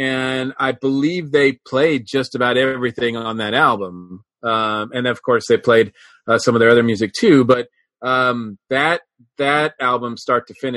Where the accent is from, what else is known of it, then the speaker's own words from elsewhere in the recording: Massachusetts, United States; Growing up in Massachusetts, I do have the honor of sharing the same state that sort of ushered in … or introduced America